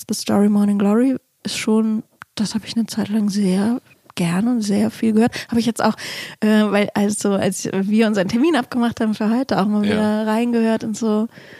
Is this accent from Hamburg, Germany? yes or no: yes; Hamburg, Germany; ich bin ja als Hamburgerin auch, ich bin ganz klar zum Beispiel mit FC St. Pauli sozialisiert